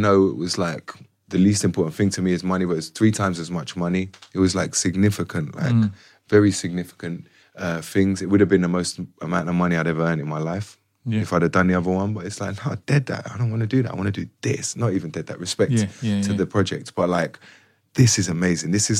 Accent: United Kingdom; I want to do stuff in my own accent. I don't always, why do I always have to play posh people? Or why do I have to just be Cockney?

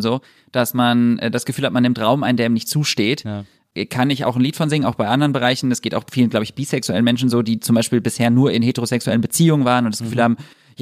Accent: Düsseldorf, North Rhine-Westphalia, Germany; Ich bin in Düsseldorf aufgewachsen.

